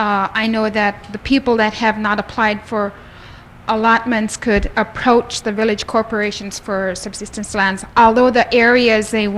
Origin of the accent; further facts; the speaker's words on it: Kotzebue, Alaska, United States; I'm from Kotzebue.